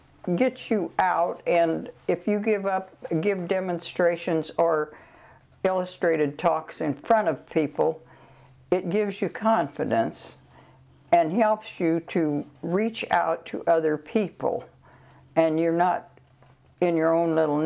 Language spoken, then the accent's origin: English; Nebraska, United States; I have lived on a farm all of my life. And of course, I was born in Nebraska, and I went to a rural school.